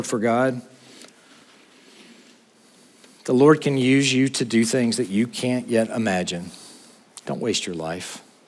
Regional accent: South Carolina, United States; I am from South Carolina.

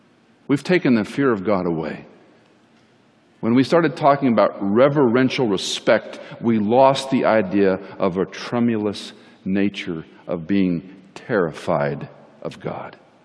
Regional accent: Texas, United States; I grew up in Texas, and if you say, bless your heart, you know what that means?

